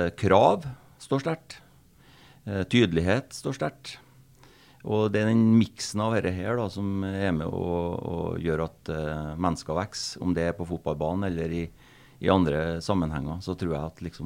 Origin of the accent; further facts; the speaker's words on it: Trøndelag, Norway; jeg som har vokst opp I Trønders fotball, som trønder selv, og som kjenner det trønderske lynnet